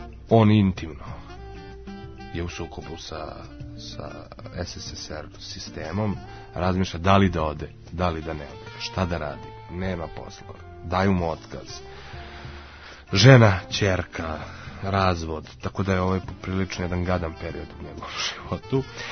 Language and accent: Serbian; Belgrade, Serbia; ja sam, na primjer, užasno vezan za Beograd i za Srbiju. Meni je jako teško bilo tih 6 mjeseci u Rusiji. Stalno sam osjetio da mi nedostaje moj grad. Mislim, kako ti kažem, ja ga podrazumevam jer sam rođen u njemu.